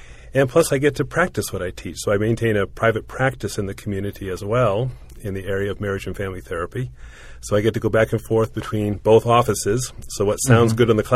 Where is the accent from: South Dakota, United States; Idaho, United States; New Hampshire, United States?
New Hampshire, United States; moved away as an adult; also born or lived in Oklahoma; I am actually a fourth-generation son of Pentecostal preachers, growing up in New England, in New Hampshire, to be exact.